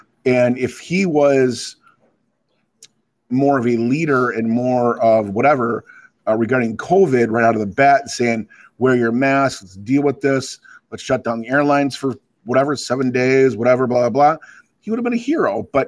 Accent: Chicago, Illinois, United States

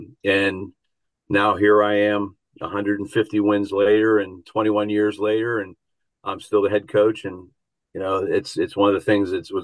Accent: Pennsylvania, United States; and I grew up in Indiana County, which is on the other side of the state. So it was a chance for me to go home.

